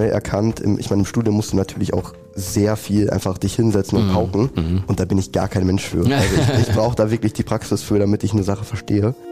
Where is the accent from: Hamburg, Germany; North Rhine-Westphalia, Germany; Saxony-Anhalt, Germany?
North Rhine-Westphalia, Germany; Bödefeld; also ich wohne auch hier in Neheim. Ich bin ursprünglich aus dem Hochsauerland, aus Bödefeld, Kreis Schmeinberg.